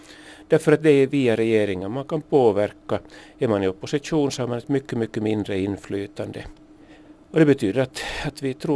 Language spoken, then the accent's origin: Swedish; Ostrobothnia, Finland; De ska ha precis samma möjligheter som vi österbottningar att ta sig fram i världen.